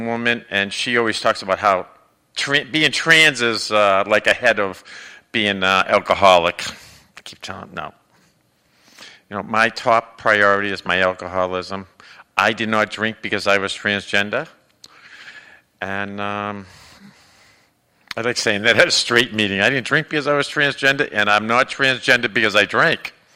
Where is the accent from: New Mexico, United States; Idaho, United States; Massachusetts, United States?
Massachusetts, United States; Boston; back when I was in my teens, and I come from Boston, and how dangerous it was to be trans.